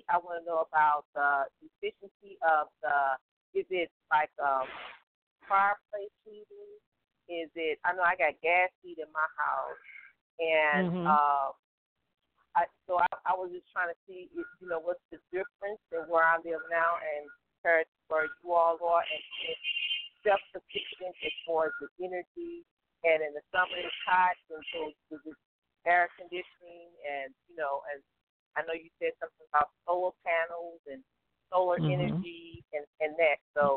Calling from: St. Louis, Missouri, United States; I'm calling from St. Louis, Missouri.

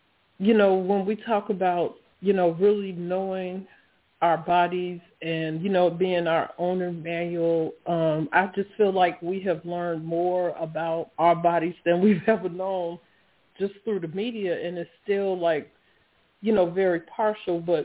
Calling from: Laurel, Maryland, United States; I'm calling from Laurel, Maryland.

